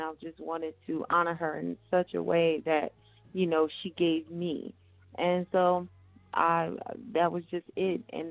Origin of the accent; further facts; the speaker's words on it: Trenton, New Jersey, United States; I'm from Trenton, New Jersey